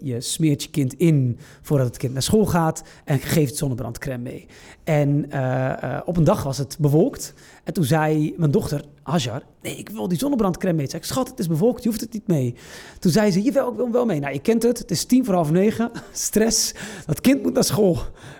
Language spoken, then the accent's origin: Dutch; Rotterdam, South Holland, Netherlands; born there; Ik kom uit het noorden van Marokko. Ik kom uit het noorden van Marokko. Ik ben geboren in Rotterdam.